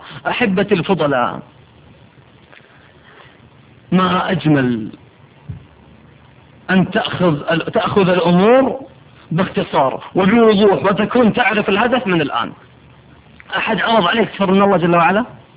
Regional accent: Riyadh, Riyadh Province, Saudi Arabia; عندنا في الرياض

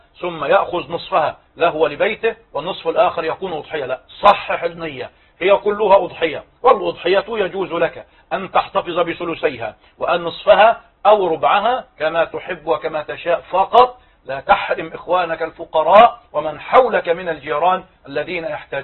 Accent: Egypt; لو أن عددنا كمصريين

